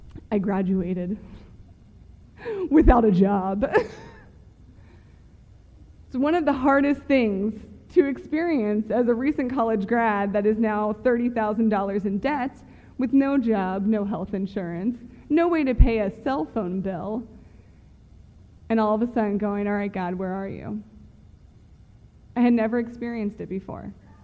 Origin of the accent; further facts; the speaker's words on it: Pittsburgh, Pennsylvania, United States; I grew up in the Pittsburgh area, and so this is just awesome for me.